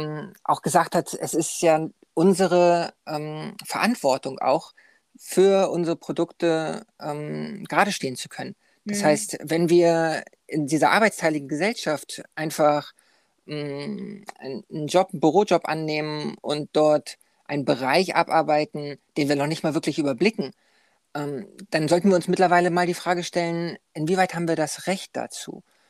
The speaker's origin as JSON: {"language": "German", "region": "Northern Germany", "country": "Germany", "moved": "yes", "said": "weil ich bin in Deutschland nicht mehr, aber genau aus dem Grund. Weil bei uns"}